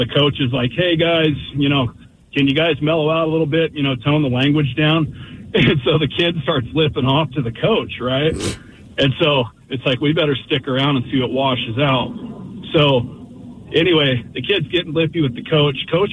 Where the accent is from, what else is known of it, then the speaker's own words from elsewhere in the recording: Auburn, Washington, United States; I grew up in Auburn next to Green River Community College. They had a couple ball fields over there.